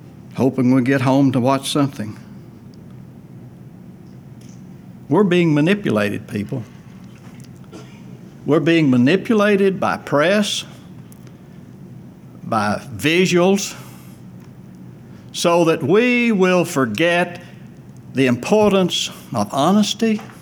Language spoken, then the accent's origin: English; United States; Now, I was born in America, reared in America, educated in America.